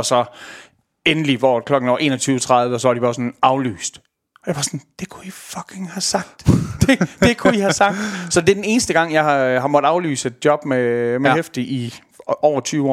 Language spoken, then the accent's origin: Danish; Skanderborg, Central Denmark Region, Denmark; born there; also born or lived in Aarhus; Nej, jeg er født i Skanderborg, så flyttede jeg til Aarhus, da jeg blev student.